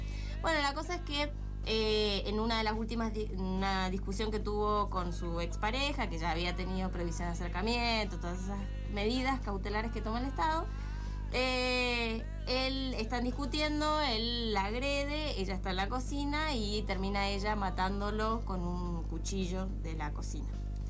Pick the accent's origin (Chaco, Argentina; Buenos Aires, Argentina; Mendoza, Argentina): Mendoza, Argentina; Sí, vengo de Mendoza.